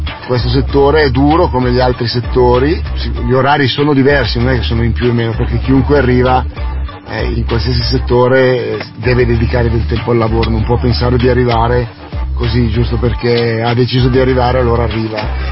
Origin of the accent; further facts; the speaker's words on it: Cornaredo, Lombardy, Italy; Cornaredo è appunto a Cornaredo, per cui la mia città, il mio paese dove ho sempre vissuto e dove sono tornato più o meno 20 anni fa per aprire il mio ristorante.